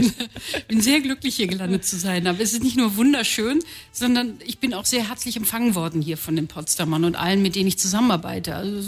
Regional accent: North Rhine-Westphalia, Germany; Ich bin im Ruhrgebiet groß geworden

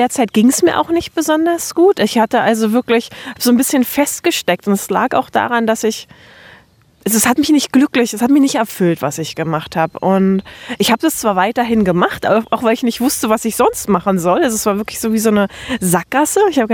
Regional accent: Potsdam, Brandenburg, Germany; Ja, ich komme aus Potsdam, bin wundervoll aufgewachsen und mir hat es nie an was gemangelt, ja.

